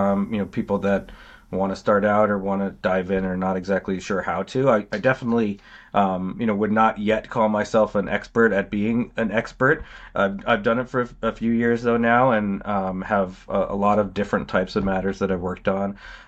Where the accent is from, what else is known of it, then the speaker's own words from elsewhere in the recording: Boston, Massachusetts, United States; now in Maryland, United States; Yeah, I'm from Boston originally. Yeah, okay. I grew up around Boston, and I was there for, you know, most of my life. Went to school there, got training there, and then moved down to Maryland after residency